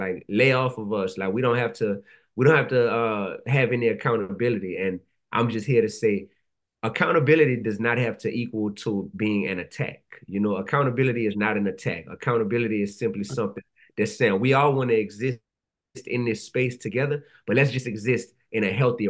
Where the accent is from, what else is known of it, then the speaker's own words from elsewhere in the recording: New Orleans, Louisiana, United States; But then when I became an educator, a middle school teacher in Louisiana, I'm from New Orleans. I was teaching school in Baton Rouge, though, middle school.